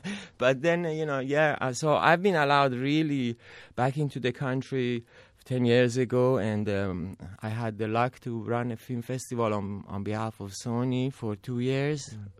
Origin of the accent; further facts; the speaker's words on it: Italy; I grew up in Italy, of course, it's a culture nation